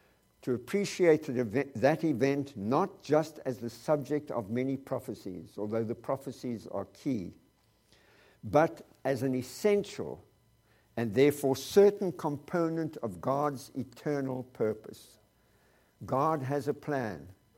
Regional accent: South Africa; There's something about being a South African.

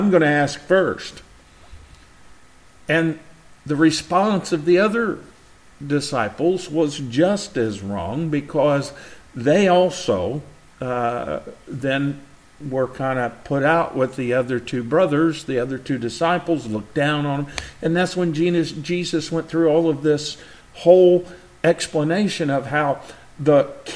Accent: Henryville, Indiana, United States; growing up in the Baptist church in Henryville, where I grew up

